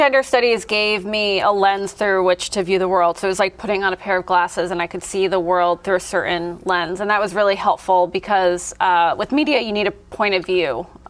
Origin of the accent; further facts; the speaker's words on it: New Jersey, United States; So I grew up in New Jersey. I went to public school.